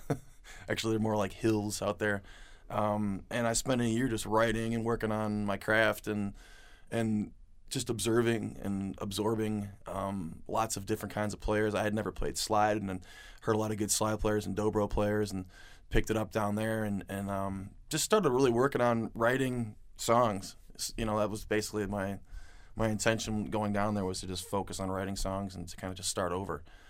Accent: St. Charles, Illinois, United States; also born or lived in Elmhurst / Lombard; We actually grew up more by the city. We're from the suburbs. I was born in Elmhurst, lived in Lombard for a while, and then my dad moved us out to St. Charles, Illinois, in the late 70s. So we grew up there and went to high school up there.

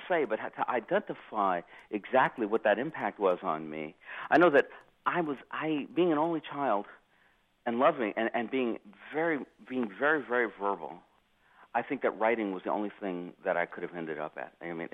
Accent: California, United States; I'm an only child, born and raised in California.

